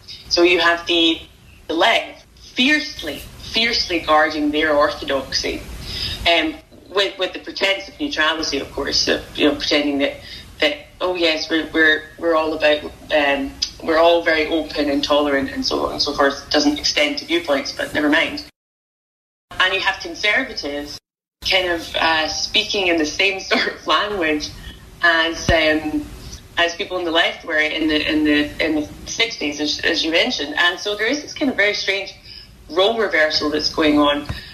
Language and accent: English; Glasgow, Scotland, United Kingdom; I had three brothers and I was brought up in Glasgow